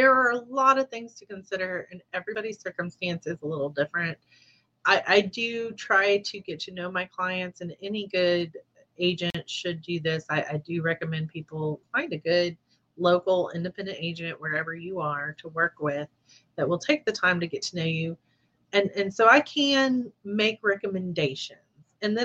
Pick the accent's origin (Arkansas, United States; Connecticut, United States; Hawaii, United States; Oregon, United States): Arkansas, United States; I grew up in Southern Arkansas. I heard horror stories all the time of people hitting deer.